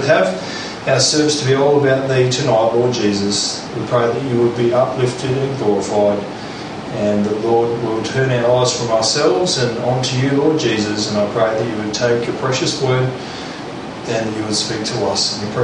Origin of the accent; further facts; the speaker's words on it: Murray Bridge, South Australia, Australia; First 13 years of my life, I grew up in Murray Bridge in South Australia, and it's a very dry place, roughly 100, well, over 100 kilometres away from Adelaide.